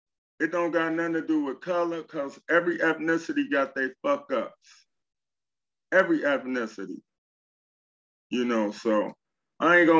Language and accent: English; Chicago, Illinois, United States; I understand the rules of the street. I'm from Chicago. I'm a traveling vice lord.